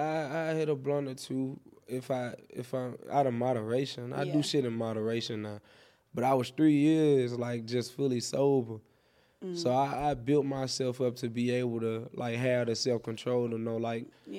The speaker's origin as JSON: {"language": "English", "country": "Jamaica", "said": "I'm Jamaican. I'm a yada. Yada. I got a yada blood, you know?"}